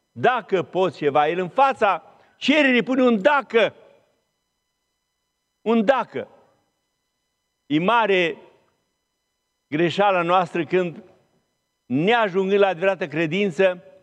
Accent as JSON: {"language": "Romanian", "region": "Bucovina", "country": "Romania", "lives_now": "Sibiu, Romania", "said": "eu sunt din Bucovina, dar locuiesc la Sibiu de mult, de viață."}